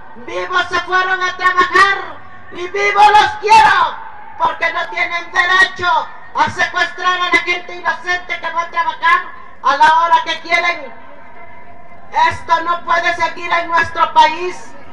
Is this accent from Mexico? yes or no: yes; Guerrero, Mexico; Vengo del estado de Guerrero.